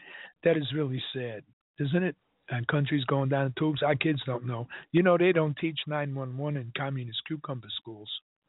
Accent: New York City, New York, United States; I grew up in Washington Heights. That's the drug capital of the world.

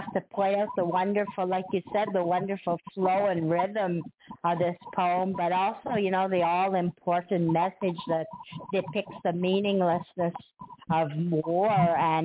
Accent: Canada; Oh, I'm from Canada. Eh? We don't believe in guns here.

